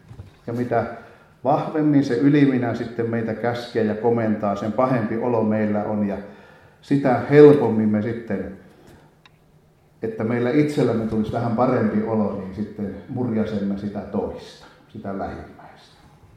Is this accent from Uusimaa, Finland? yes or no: no; Kälviä, Central Ostrobothnia, Finland; Käläviällä oli semmoinen sanonta, olen siis sieltä kotoisin